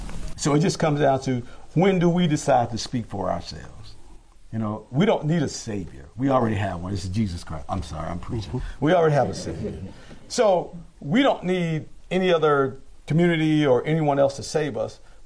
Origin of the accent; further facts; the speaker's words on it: the South, United States; I'm from the South. I grew up, oh my God, y'all don't even want to go there. I grew up, my high school, I graduated high school in 1981. In 1981 at Watson Chapel High School, we could not have the prom together with our white students.